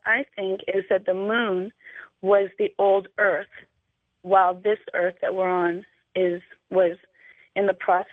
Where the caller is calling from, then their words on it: Oakland, California, United States; I'm calling from Oakland, Sage. California.